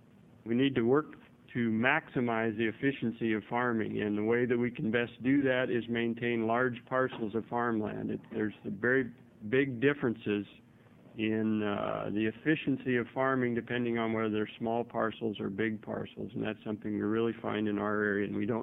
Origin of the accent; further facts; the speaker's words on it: Parkdale, Oregon, United States; I'm from Parkdale, Oregon in Hood River County.